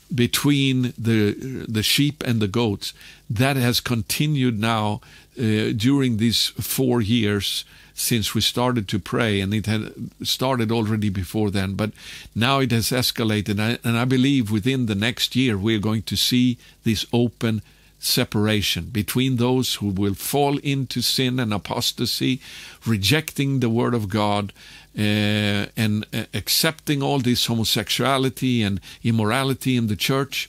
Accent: Sweden; that was for Sweden at that time, my home country, that I was writing this

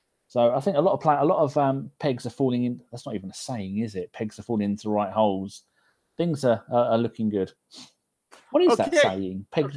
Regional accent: England, United Kingdom; I don't high-five because I'm not American and I don't play basketball. But I say I'm an English gentleman.

